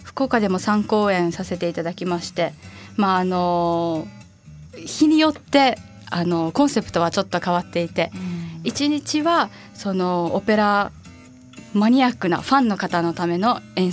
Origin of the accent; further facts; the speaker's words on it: Sicily, Italy; Japanese is a second language; イタリア あの南の島のシチリアというところの出身ですね。